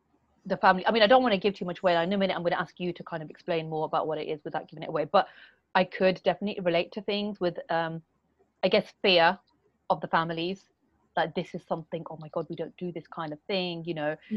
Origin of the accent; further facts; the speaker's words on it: United Kingdom; born there; So I'm Indian, but born in the UK, based here.